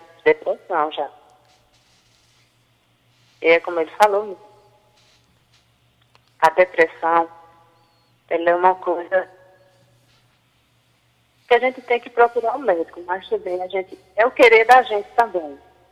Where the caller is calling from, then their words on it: Canapi, Alagoas, Brazil; Falo do sítio Navio, Canapi.